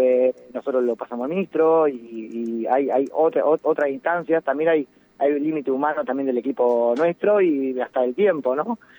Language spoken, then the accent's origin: Spanish; La Pampa, Argentina; si bien somos argentinos, pampeanos